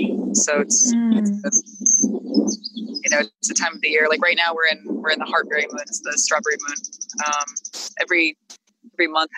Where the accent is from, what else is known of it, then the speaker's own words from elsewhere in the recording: International Falls, Minnesota, United States; so I'm from International Falls, Minnesota. It's a place that some older folks might remember as Frostbite Falls from Rocky and Bullwinkle, where it's always winter. That's my hometown. I was born in the hospital there